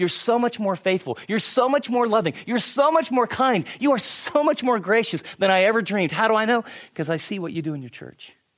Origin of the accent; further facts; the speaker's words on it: Ohio, United States; also born or lived in West Virginia; But I grew up in the Ohio and then lived for many years in West Virginia.